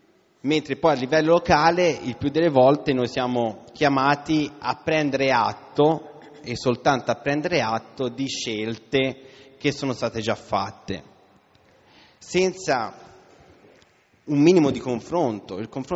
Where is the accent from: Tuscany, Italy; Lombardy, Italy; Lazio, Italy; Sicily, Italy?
Tuscany, Italy; Terricciola; io sono di Terricciola, non è che riguardano nemmeno il mio comune